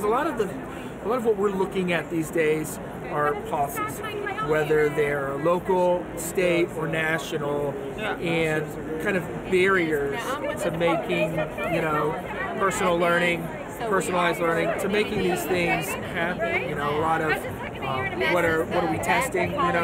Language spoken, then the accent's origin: English; Dallas, Texas, United States; I grew up out in Dallas, Texas, and I'm in the process of maybe planning a trip